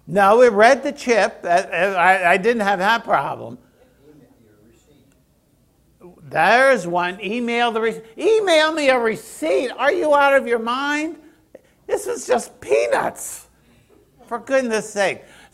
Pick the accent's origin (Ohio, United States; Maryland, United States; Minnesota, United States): Maryland, United States; Baltimore; I come from Baltimore. Murder capital of America.